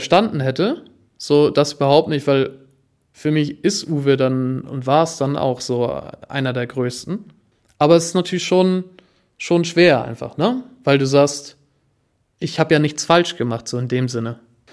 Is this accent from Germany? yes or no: yes; Kiel, Schleswig-Holstein, Germany; dass ich ja als Kieler so ungefähr jeden Restaurantbesitzer auch persönlich kennen muss.